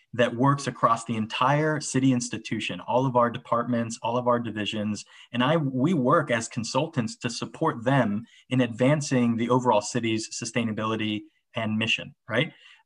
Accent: Miami, Florida, United States; now in Orlando, United States; Originally, I'm from Miami, Florida. I'm a Cuban American, and I was born and raised down there and came up here to Orlando to study at the University of Central Florida.

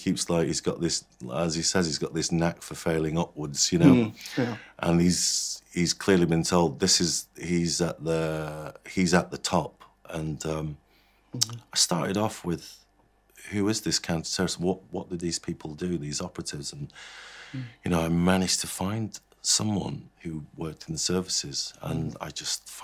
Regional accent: Salford, North West England, United Kingdom; now in London, United Kingdom; I'm from Salford originally, and I had to move down to London

